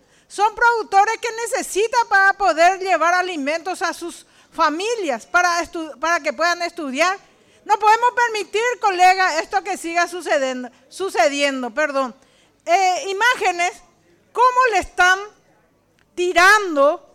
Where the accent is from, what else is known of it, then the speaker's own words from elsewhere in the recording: Paraguay; Somos todos paraguayos.